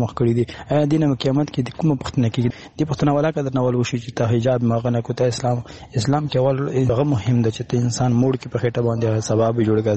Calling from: Afghanistan; له عربی متحده اماراتو نه. زه د یو افغان په حیث

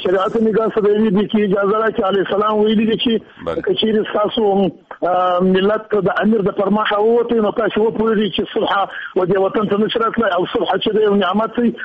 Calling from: Kabul, Afghanistan; از کابل صحبت میکنم

